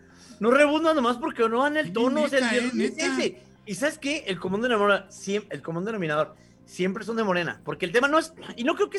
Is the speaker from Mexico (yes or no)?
yes; Mexico; nosotros somos mexicanos, no así de ignorantes